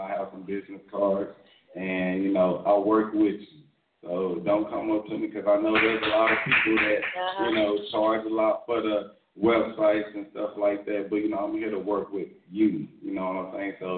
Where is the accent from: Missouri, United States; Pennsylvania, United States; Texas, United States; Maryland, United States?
Texas, United States; Dallas; I'm from Dallas, Texas, born and raised. A little bit about me, I'm 26.